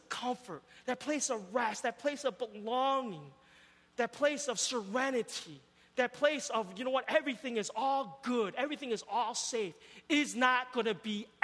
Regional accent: Chicago, Illinois, United States; now in Abbotsford, California, United States; there are times I was really homesick for Chicago. I'm originally from Chicago in the States. Really homesick for Chicago.

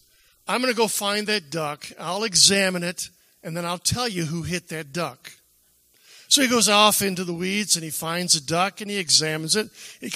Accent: Lansing, Michigan, United States; I grew up in Lansing, Michigan

